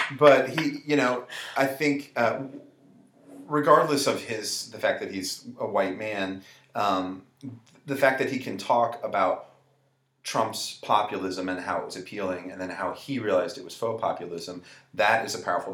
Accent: Tennessee, United States; I grew up in Tennessee in the 80s. I was in high school in the 80s with Northam.

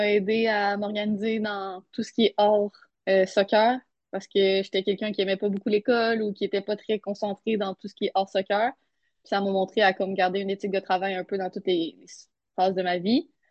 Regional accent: Saint-Hyacinthe, Quebec, Canada; Je suis native de Saint-Hyacinthe. Puis j'ai été à l'école secondaire à Saint-Hyacinthe. Puis au cégep, j'ai décidé de quitter Saint-Hyacinthe, d'aller à Garneau, à Québec.

